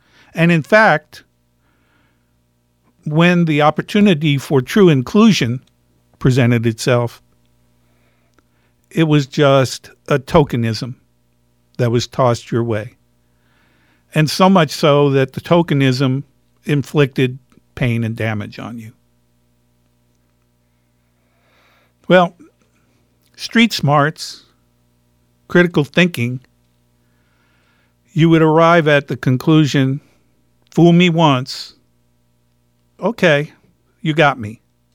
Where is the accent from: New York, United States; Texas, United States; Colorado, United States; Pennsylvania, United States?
New York, United States; Bronx; I grew up in the Bronx. I was on the playground. And we played stickball in the streets.